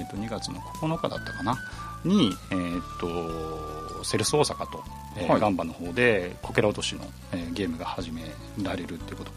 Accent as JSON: {"language": "Japanese", "town": "Kameoka", "region": "Kyoto", "country": "Japan", "tie": "born or raised there", "said": "元々、生まれ育った場所の亀岡でもありますけれども"}